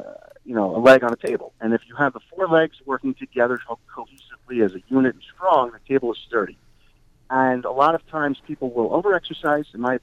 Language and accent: English; New York, United States; Maybe it's because I'm a New Yorker and I don't like wasting time